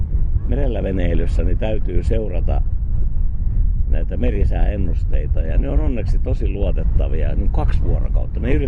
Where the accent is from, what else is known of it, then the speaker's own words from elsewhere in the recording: Alajärvi, South Ostrobothnia, Finland; born there; now in Helsinki, Finland; Alajärveltä.